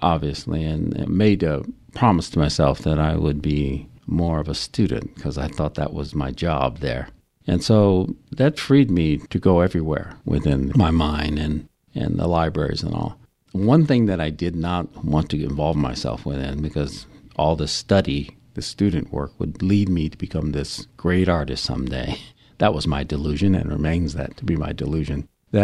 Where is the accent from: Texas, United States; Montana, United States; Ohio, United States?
Texas, United States; Yes, growing up in Texas can leave you somewhat absent from Chinese culture if you're the only family in a neighborhood called the Fifth Ward.